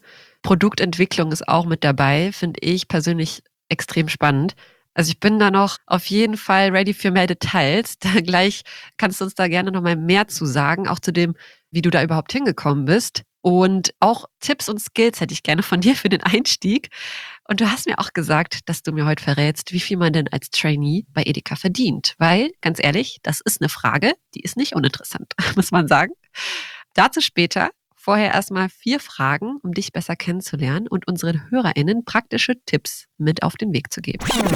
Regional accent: Osnabrück, Lower Saxony, Germany; Okay, erstmal Osnabrück. Ich komme aus Osnabrück.

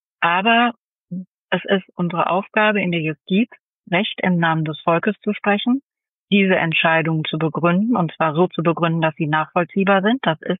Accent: North Rhine-Westphalia, Germany; denn ich komme aus dem Ruhrgebiet, ich verwende manchmal Begriffe, die für andere erstmal ein bisschen verstörend wirken.

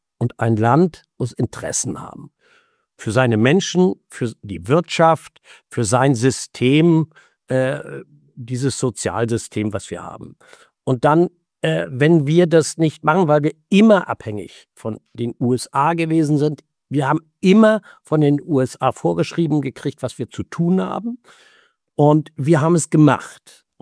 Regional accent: Saxony-Anhalt, Germany; ich habe das selbst in meinem eigenen Bundesland, wo die Chemieindustrie ja ganz stark ist, in Leuna hier in Sachsen-Anhalt

